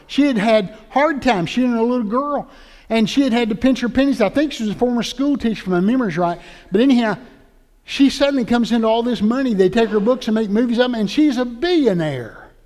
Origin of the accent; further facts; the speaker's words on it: Oconee County, United States; But growing up in Oconee County, we use double negatives all the time.